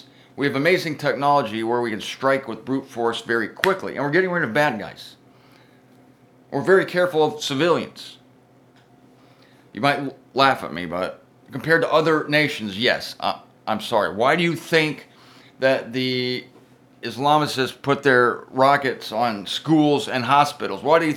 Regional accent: United States; I'm in the United States, speaking as an American.

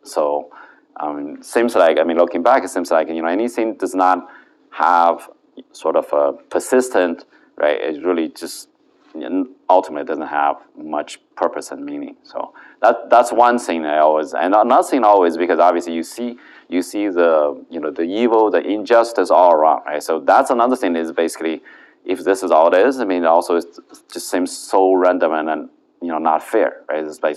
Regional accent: China; you know, like I said, originally from China. I grew up there.

